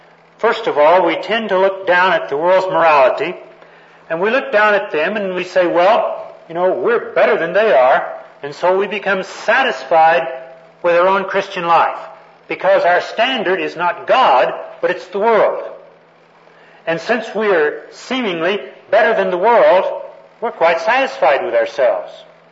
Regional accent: Texas, United States; also born or lived in California; As a young man, I grew up in Texas, and our church had a very specific list of do's and don'ts.

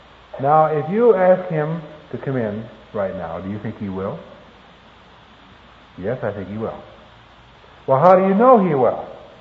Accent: Iowa, United States; I was born and raised in Iowa. And back there at night, the evening meal was supper for us.

